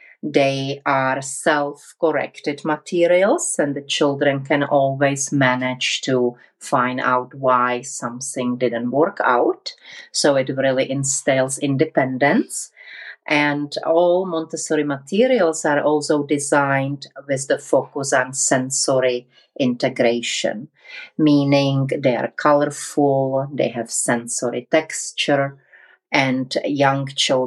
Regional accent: Prague, Czechia; Yes, I was born in Prague, raised in Prague, and during my childhood, my mom was very much a nature lover.

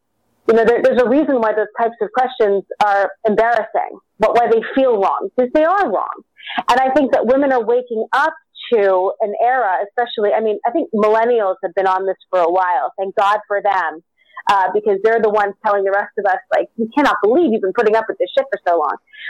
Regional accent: New York City, New York, United States; I grew up in New York City, and I was always told that I could do whatever I wanted.

